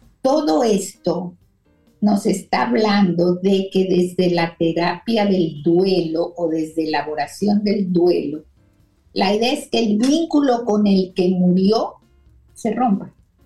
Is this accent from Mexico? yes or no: yes; Mexico; ustedes saben que yo soy mexicana, por lo que... crecí un poco con esta celebración del Día de los Muertos